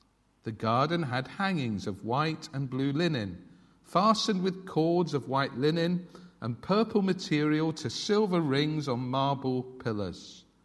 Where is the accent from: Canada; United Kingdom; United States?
United Kingdom; I don't expect you to do it, because we're British.